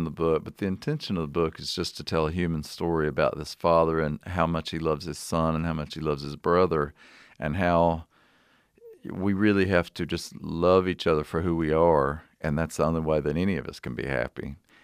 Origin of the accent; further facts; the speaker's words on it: Lily, Kentucky, United States; I grew up in a little bitty town called Lily, sort of between Corbin and London in southeastern Kentucky, in Laurel County.